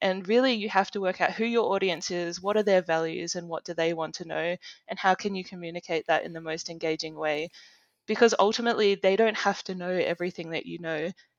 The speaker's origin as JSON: {"language": "English", "town": "Adelaide", "region": "South Australia", "country": "Australia", "said": "I came from Adelaide"}